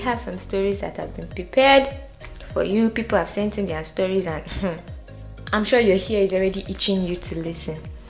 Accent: Lagos, Nigeria; I wanted to come to my hometown from another father's land, from another person's father's land.

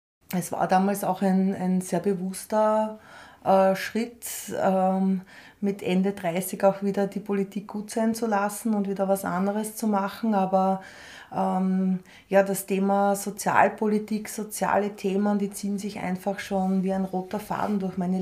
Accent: Kapfenberg, Styria, Austria; in Kapfenberg, wo ich groß geworden bin

